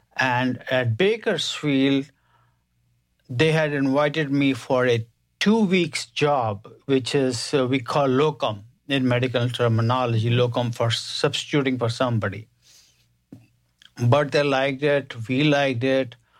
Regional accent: India; In short, I was born and raised in India to a middle-class family, and I did my basic medical school in India.

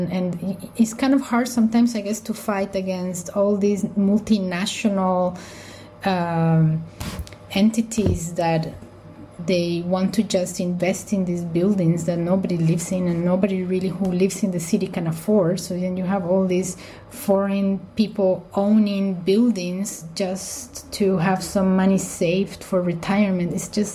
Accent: Bogotá, Colombia; English is a second language; moved away; like I grew up in Bogota, in Colombia.

